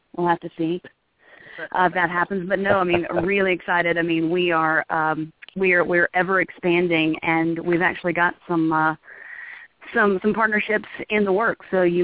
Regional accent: Atlanta, Georgia, United States; will be at Wizard World Atlanta and booth 330. And because it's kind of my home area and my hometown

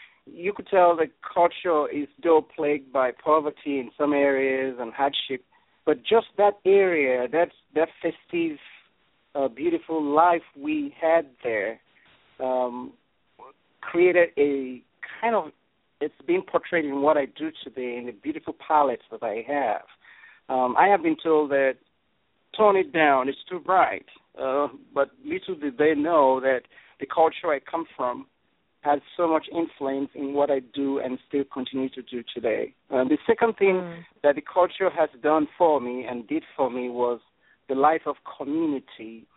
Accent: Eku, Delta, Nigeria; That's correct. I was born in the southern part of Nigeria. It's called Eku Delta State.

